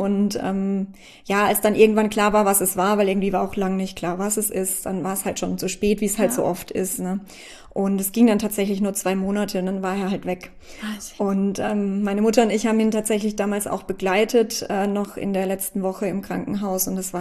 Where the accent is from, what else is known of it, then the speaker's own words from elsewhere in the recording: Baden-Württemberg, Germany; G8 hieß das bei uns in Baden-Württemberg damals. Also ich komme ja aus Deutschland